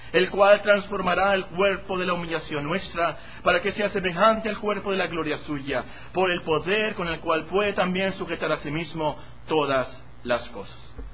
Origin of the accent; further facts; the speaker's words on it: Mexico; a lo mejor somos mexicanos y somos pobres.